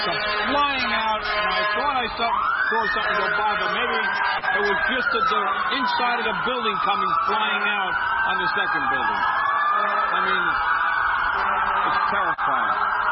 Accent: Manhattan, New York, United States; From Manhattan.

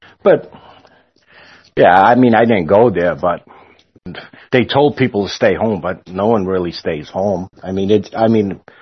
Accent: Poland; now in United States; Polish. I was born in Poland. I came here in 79 to America. I was born in Poland.

